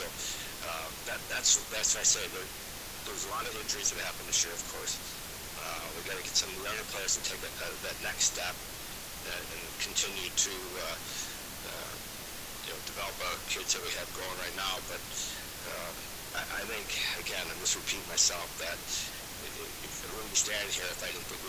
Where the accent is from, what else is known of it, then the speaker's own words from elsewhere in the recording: Michigan, United States; But I joke after I went to San Diego that I'm from Michigan, and I'm a north-south guy